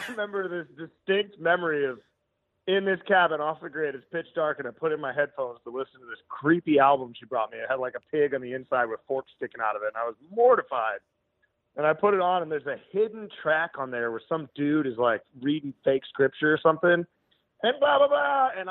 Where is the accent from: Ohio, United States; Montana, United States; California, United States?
Montana, United States; Kila; So I was born in the Flathead Valley in 1985.